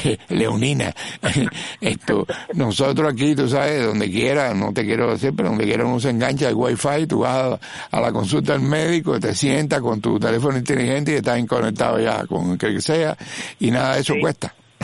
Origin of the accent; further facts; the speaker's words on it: Cuba; moved away; Cuando yo salí de Cuba, salí hace muchos años